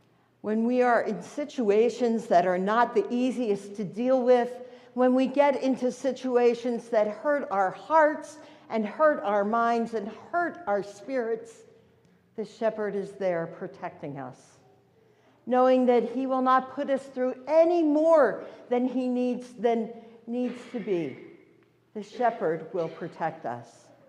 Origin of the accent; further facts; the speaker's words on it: Philadelphia, Pennsylvania, United States; since I grew up in Philadelphia, I lived in Philadelphia the first 24 years of my life, that I was going to try something new.